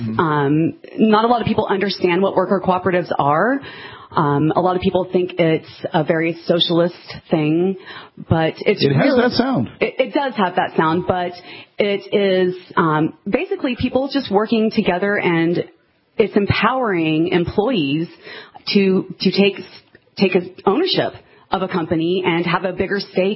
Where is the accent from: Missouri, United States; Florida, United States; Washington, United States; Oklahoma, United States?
Florida, United States; Tampa; now in New Hampshire, United States; I'm from Tampa, Florida.